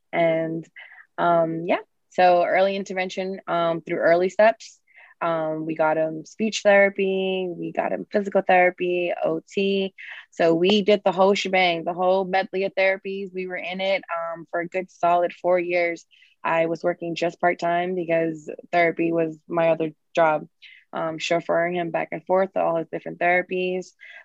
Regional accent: Lowell, Massachusetts, United States; grew up in Lowell, born and raised.

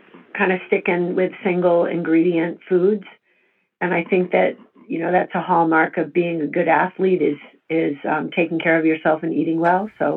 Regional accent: United States; I'm very supportive as an American

